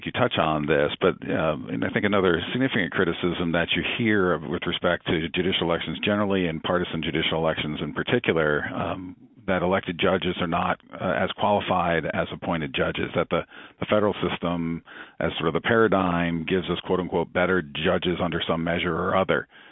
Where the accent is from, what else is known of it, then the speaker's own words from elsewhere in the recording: North Carolina, United States; because of what's going on in my home state of North Carolina.